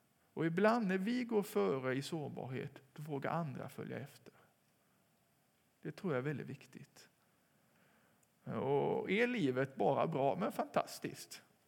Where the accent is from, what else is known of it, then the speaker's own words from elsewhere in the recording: Sweden; Vi är från Sverige här, vi kommer nog inte tillbaka.